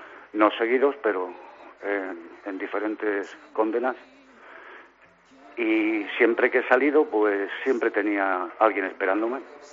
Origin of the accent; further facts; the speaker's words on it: Madrid, Community of Madrid, Spain; now in Salamanca, Spain; Yo soy de Madrid, no soy de aquí de Salamanca. Y aquí, bueno, pues he empezado una nueva vida.